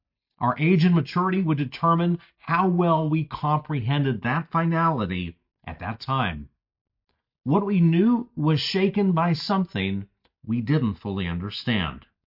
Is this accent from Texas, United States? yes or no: yes; Texas, United States; In my home state of Texas, there have been multiple megachurch pastors